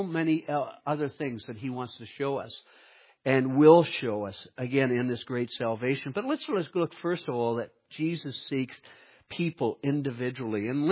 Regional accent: Nova Scotia, Canada; also born or lived in Manitoba; I was born in Manitoba. You know, if somebody asked me again where I was from, I could actually say I'm from Manitoba. I grew up in Nova Scotia. I could actually say that I'm from Nova Scotia.

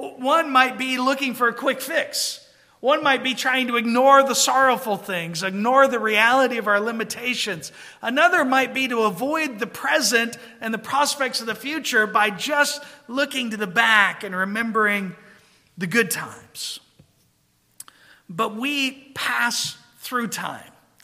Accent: Georgia, United States; I grew up in Georgia, small town.

